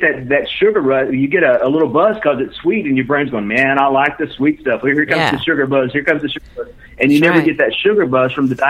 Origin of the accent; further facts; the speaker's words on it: the South, United States; I'm from the South, man.